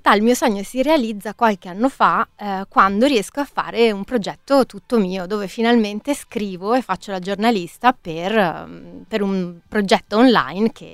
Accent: Veneto, Italy; now in Milan, Italy; Io vivo a Milano dal 2010, ma ci tengo molto a dire che sono veneta di origine

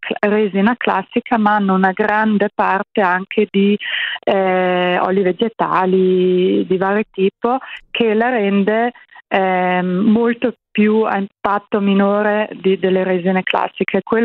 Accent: Trentino-Alto Adige, Italy; accent: South Tyrolean dialect; perché nel nostro dialetto altoatesino LAB significa proprio foglie

